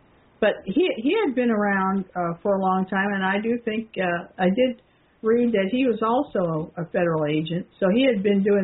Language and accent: English; Yuma, Arizona, United States; And growing up in Yuma, California is kind of strange. I mean, Yuma, Arizona is kind of strange, too. It's right on the border with Mexico.